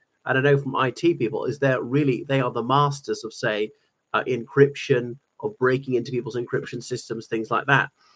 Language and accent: English; Ireland; from Ireland.